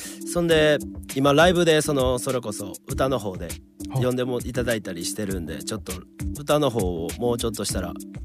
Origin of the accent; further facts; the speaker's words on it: Kasai, Tokyo, Japan; はい生まれも育ちも葛西です